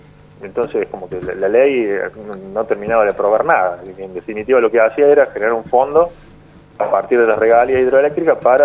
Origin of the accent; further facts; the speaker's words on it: Córdoba, Argentina; si bien yo soy cordobés